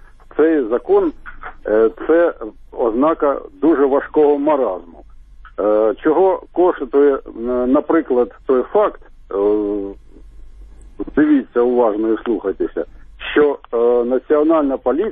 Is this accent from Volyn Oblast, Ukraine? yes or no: no; Kharkiv, Kharkiv Oblast, Ukraine; я з Харкова.